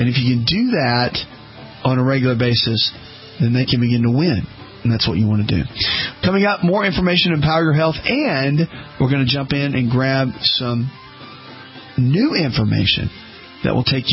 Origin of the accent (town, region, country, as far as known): the South, United States; born or raised there